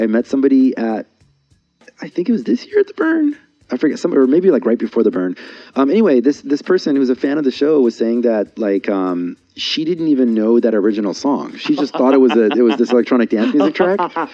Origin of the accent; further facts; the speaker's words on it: San Diego, California, United States; Growing up in San Diego, I was looking for any excuse to get the fuck out of here.